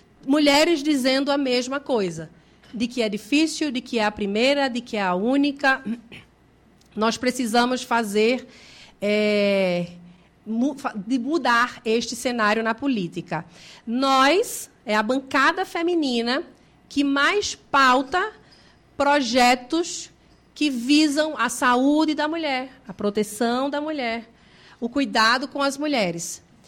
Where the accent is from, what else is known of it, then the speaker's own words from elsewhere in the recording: Vitória de Santo Antão, Pernambuco, Brazil; eu sou do estado de Pernambuco, sou da região do Nordeste, do estado de Pernambuco, de uma cidade chamada Vitória de Santo Antão. É uma cidade do interior